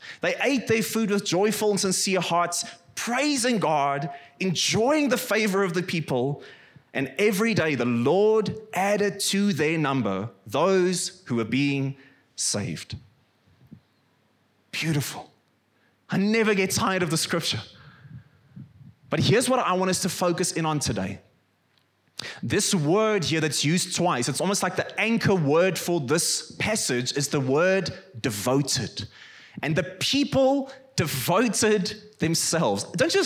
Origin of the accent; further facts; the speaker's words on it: Free State, South Africa; And I don't know if you know, I come from the Free State.